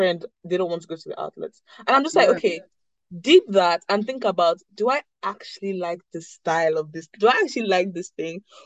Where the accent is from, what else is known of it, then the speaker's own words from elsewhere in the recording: United Kingdom; Anyway, I'm British